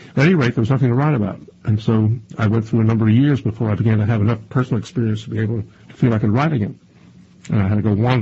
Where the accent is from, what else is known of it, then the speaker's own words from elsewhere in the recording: Brooklyn, New York, United States; I grew up in Brooklyn, actually in Crown Heights, which is now always in the newspapers for riots. In my day, it was sort of a quiet, relatively, wasn't poor, but sort of lower middle class Jewish neighborhood.